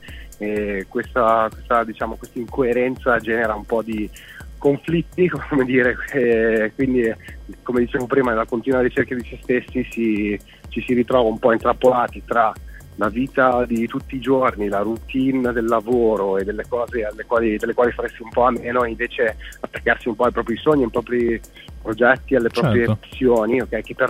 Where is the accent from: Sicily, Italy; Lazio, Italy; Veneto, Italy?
Veneto, Italy; noi tutti quattro attualmente siamo un po' sparsi in giro per l'Italia, però siamo tutti nativi del nord-est, siamo veneti